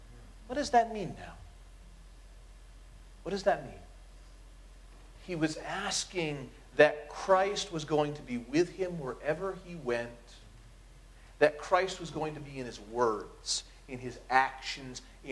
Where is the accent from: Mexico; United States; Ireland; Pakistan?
Ireland; I'm Irish, so it's about St. Patrick. So I'm also Protestant